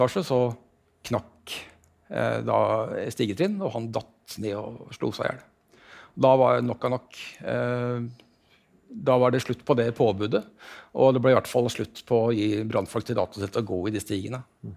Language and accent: Norwegian; Oslo, Norway; Men uansett, jeg er fra Oslo Øst, så veldig dårlig kjent på Oslo Vest, rett og slett.